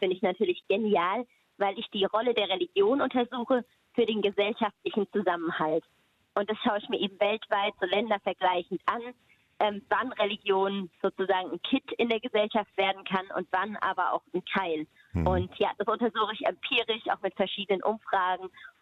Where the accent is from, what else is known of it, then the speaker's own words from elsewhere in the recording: Heppenheim, Hesse, Germany; accent: South Hessian; ursprünglich komme ich von der Hessischen Bergstraße aus Heppenheim, also Südhessen. Das hört man vielleicht jetzt manchmal im Gespräch ein bisschen den Dialekt. Also den kölschen Dialekt habe ich noch nicht so ganz drauf, aber kommt doch.